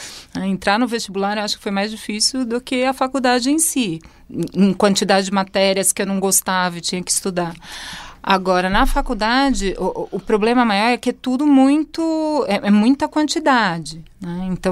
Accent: Americana, São Paulo, Brazil; eu sou do interior de São Paulo, tive que sair de casa para fazer a faculdade.

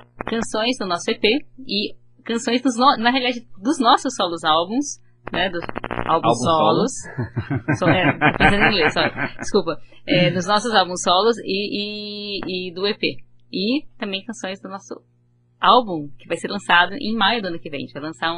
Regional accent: Ribeirão Preto, São Paulo, Brazil; Até eu fui até de uns amigos aqui, que eu sou de Ribeirão.

